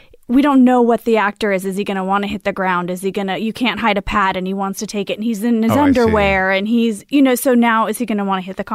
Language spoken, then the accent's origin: English; California, United States; I grew up inland of San Diego in the desert, Imperial Valley.